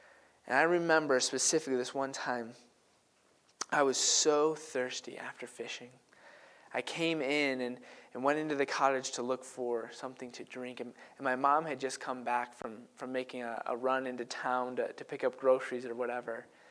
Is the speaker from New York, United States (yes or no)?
yes; New York, United States; While I was growing up in New York, we would take a yearly trip out to my grandparents' cottage that was on a lake.